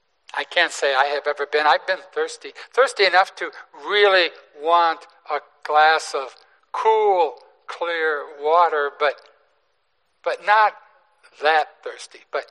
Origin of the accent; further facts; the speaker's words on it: Detroit, Michigan, United States; was from my hometown of Detroit